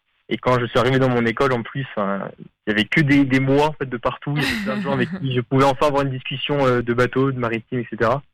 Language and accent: French; Grenoble, Auvergne-Rhône-Alpes, France; Donc, à la base, je suis montagnard. Je viens de Grenoble, dans la région Rhône-Alpes.